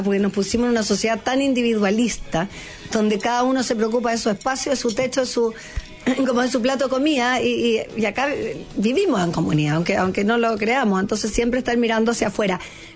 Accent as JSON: {"language": "Spanish", "country": "Chile", "said": "¿Que nos falta todavía como chilenos, como sociedad?"}